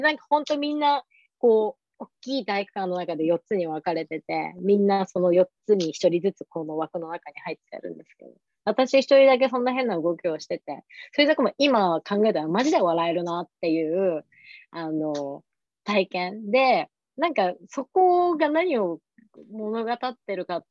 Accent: Chiba, Japan; 千葉出身なんですけど

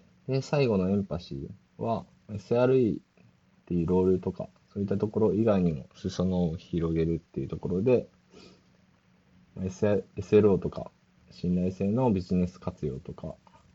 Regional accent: Hiroshima, Japan; 昨年から、まあ、地元の広島に引っ越すっていうのを決めていたので

